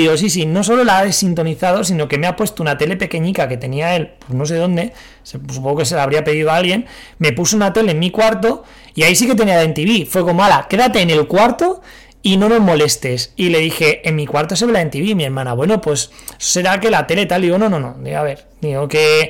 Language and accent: Spanish; Mediterranean, Spain; yo que soy del Mediterráneo, aquí me estoy muriendo